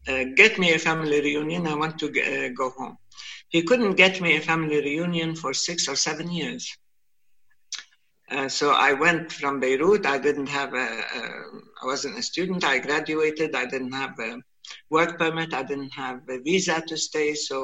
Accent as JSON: {"language": "English", "country": "Palestine", "said": "I would say I came from Palestine, they would say Pakistan, of course, and I'd say no, Palestine."}